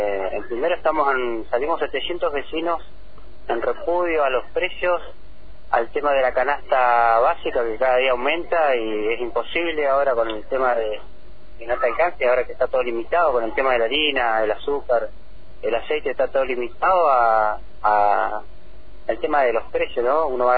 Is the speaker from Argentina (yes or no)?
yes; Argentina; es parte de nuestros derechos como argentinos